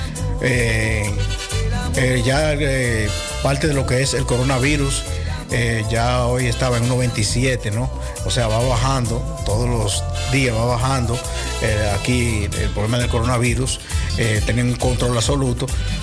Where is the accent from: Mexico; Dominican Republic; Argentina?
Dominican Republic; nosotros somos dominicanos